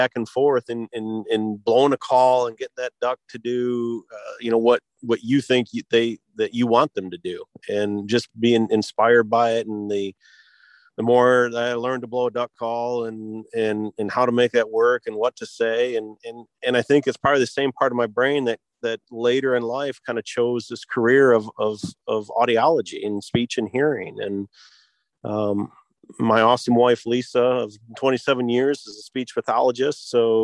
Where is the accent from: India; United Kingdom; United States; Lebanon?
United States; Michigan; Yeah. Well, it's, you know, I was born and raised in Michigan